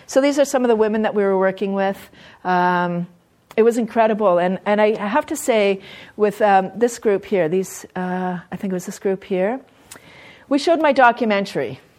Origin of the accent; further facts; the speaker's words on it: Canada; they were so grateful that I came from Canada to come and help them.